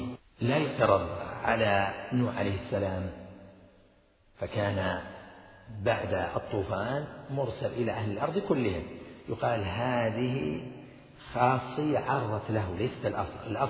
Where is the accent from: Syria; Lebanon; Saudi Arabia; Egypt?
Saudi Arabia; Najd; عندنا في نجد الناس يسمون الأبيض الذي مشوب بحمرة يسمونه أحمر